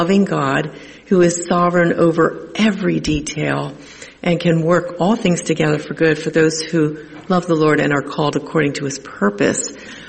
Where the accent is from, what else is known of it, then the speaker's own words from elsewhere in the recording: Wilmington, Delaware, United States; I was born in in Wilmington, Delaware, to a family that lived in a little row home in Wilmington. We were part of a Catholic parish.